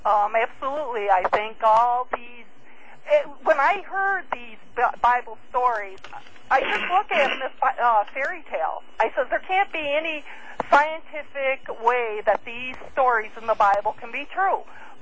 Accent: Binghamton, New York, United States; Yes, and I'm not originally from down here. I'm originally from Binghamton, New York. That's my hometown.

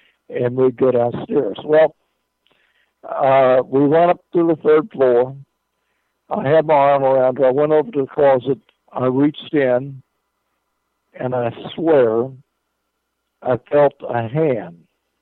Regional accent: Muskogee, Oklahoma, United States; here in my hometown of Muskogee

